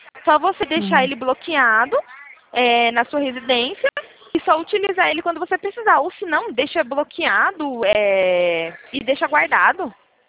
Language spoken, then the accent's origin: Portuguese; Limeira, São Paulo, Brazil; Eu sou de interior de São Paulo, tá? De Limeira